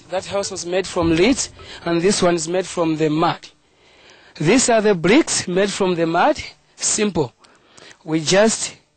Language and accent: English; Malawi; from Malawi.